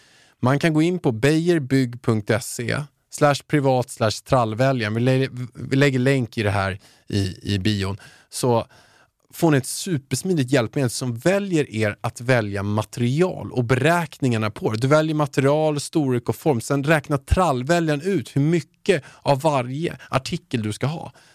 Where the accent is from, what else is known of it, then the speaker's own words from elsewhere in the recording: Haninge, Stockholm County, Sweden; jag kommer från Haninge.